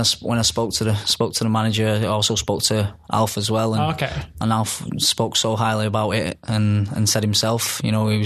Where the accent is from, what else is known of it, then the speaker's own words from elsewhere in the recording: Manchester, North West England, United Kingdom; I'm from Manchester.